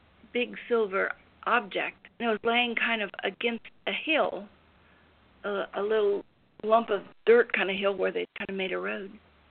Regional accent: Appalachia, United States; I was raised in Appalachia, up in the hills on a Scrabble farm, you know, raised corn and whatever, had some pigs.

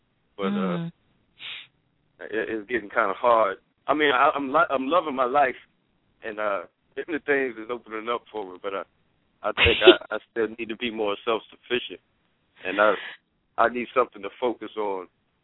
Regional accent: Hopewell, Virginia, United States; now in Washington, United States; I'm from Hopewell, Virginia. I'm calling from D.C.

